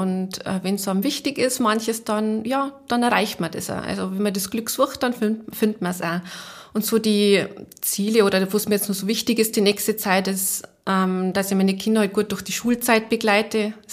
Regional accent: Bavaria, Germany; Ich komme aus Neifern, Niederbayern.

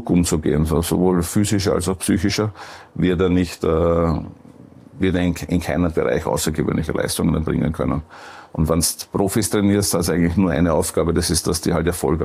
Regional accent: Perchtoldsdorf, Lower Austria, Austria; ja, ich bin in Berthelsdorf aufgewachsen, in Mödling in die Schule gegangen.

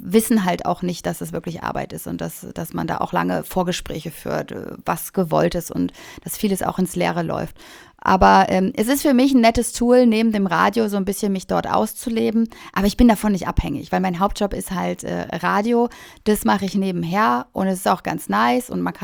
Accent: Baltic coast, Germany; Und dann hatte ich auch ein bisschen Sehnsucht manchmal zu meiner Heimat und zur Ostsee.

